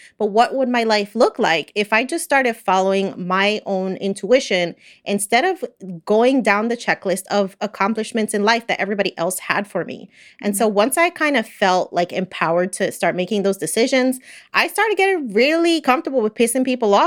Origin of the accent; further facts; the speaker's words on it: New Jersey, United States; I was born and raised in New Jersey, never actually felt like that was the place for me.